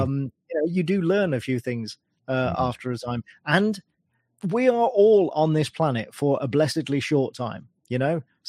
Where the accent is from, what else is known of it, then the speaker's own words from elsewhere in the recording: United Kingdom; This is the advantage of being British, you see.